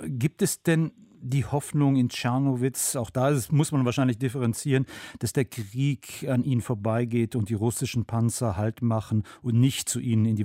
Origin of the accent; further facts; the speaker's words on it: Germany; Bei uns in Deutschland heißt das Hamsterkäufe.